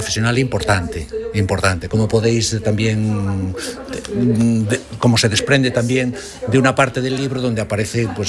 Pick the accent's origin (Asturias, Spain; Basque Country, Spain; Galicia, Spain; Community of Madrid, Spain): Galicia, Spain